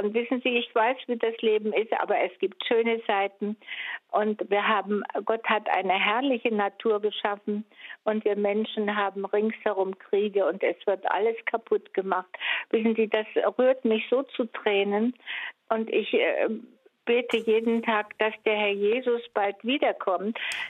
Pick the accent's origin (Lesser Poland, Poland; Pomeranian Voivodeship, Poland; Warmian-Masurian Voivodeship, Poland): Warmian-Masurian Voivodeship, Poland; moved away; also born or lived in Mecklenburg; ich komme aus Masuren und habe dort den ersten Tod erlebt mit meinem Großvater, den ich sehr liebte